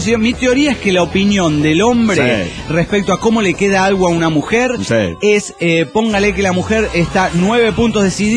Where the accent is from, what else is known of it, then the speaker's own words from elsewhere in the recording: Guadalajara, Jalisco, Mexico; de Guadalajara, Jalisco, México.